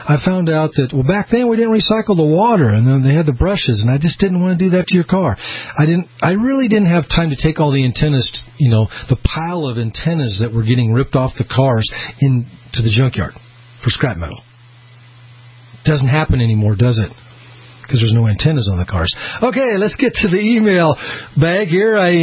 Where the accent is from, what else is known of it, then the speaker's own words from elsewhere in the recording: Boise, Idaho, United States; Shout out to our great brand new affiliate here, my hometown, KBOI AM 670.